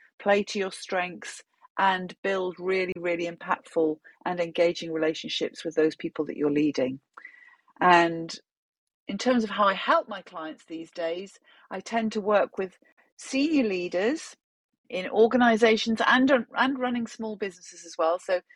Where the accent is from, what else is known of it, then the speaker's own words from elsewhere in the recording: North East England, United Kingdom; accent: Geordie; I am English, as you can hear, and I hail from the north of England. So I'm what's known as a Geordie over here in the UK.